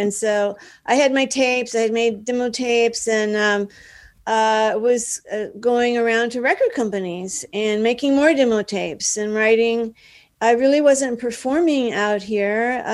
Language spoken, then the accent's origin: English; Dallas, Texas, United States; moved away as an adult; now in Los Angeles, United States; Yeah, I'm from Dallas. Yeah.